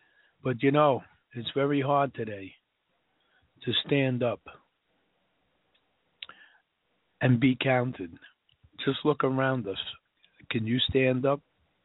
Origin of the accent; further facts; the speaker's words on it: New York, United States; accent: New York; And no wonder when you hear my New York accent, everybody's hair stands on end. I know, but I got to tell you, when the next Civil War comes, you better make room for this New Yorker